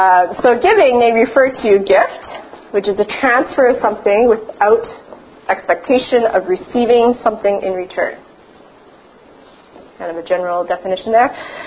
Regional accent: Edmonton, Alberta, Canada; So I'm from Edmonton, and Edmonton is known for the largest mall at one point on Earth, but not anymore.

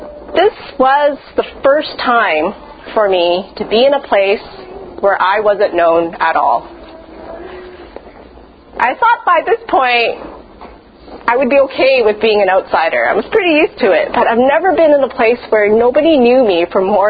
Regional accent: Canada; like this Chinese Canadian woman, evangelical woman in the middle of Israel.

